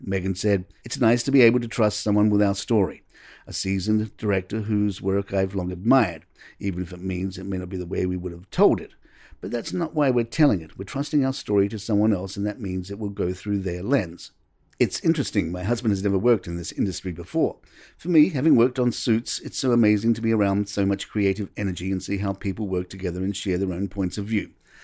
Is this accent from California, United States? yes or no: yes; California, United States; I'm from California. It's in the water.